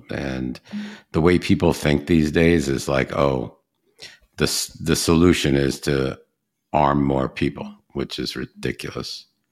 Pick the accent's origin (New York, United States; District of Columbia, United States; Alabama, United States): New York, United States; and I'm from New York, it's not legal in New York. Open carry is not legal. So I'm a New York native New Yorker